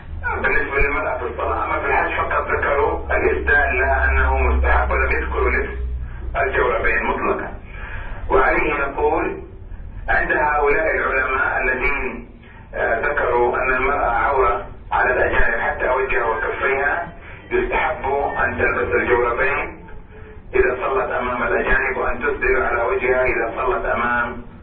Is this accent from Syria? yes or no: no; Saudi Arabia; عندنا في السعودية